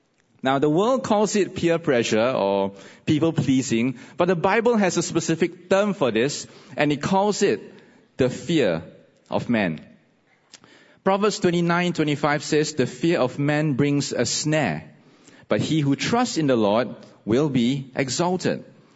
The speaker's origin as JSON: {"language": "English", "town": "Tampines", "country": "Singapore", "said": "I come from Tampines. That's where I stay. But I work in Bedok."}